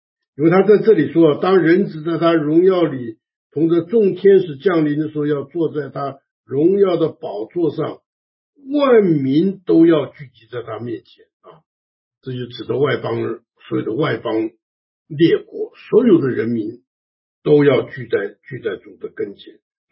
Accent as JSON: {"language": "Chinese", "country": "China", "said": "不过我们中国人呢曾经这个恩待"}